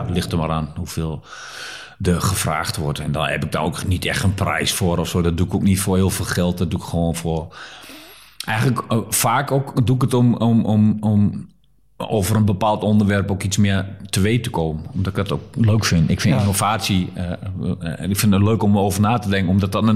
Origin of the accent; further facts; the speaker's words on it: Diepenheim, Overijssel, Netherlands; Ik kom ook maar gewoon uit Diepenheim.